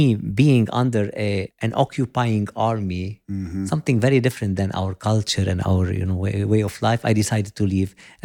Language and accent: English; Beit Shabeb, Mount Lebanon, Lebanon; moved away as an adult; I was born in Lebanon in a town called Beit Shabeb, 30 minutes away from here in 1971. And I've lived there up to my 18th year.